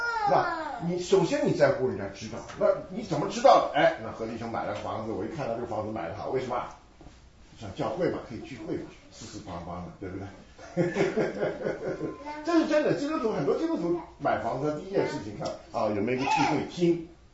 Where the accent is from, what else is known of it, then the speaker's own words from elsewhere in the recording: China; 我们中国人的毛病就是什么都不知道，谁开始跟人家辩，你辩什么东西啊？